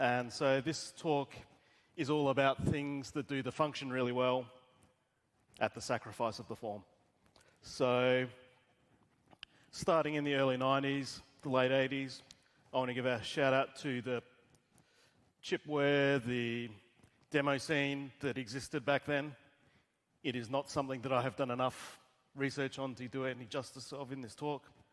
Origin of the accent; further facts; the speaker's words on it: Adelaide, South Australia, Australia; I'm from Adelaide, Australia. That's why you can't understand my English.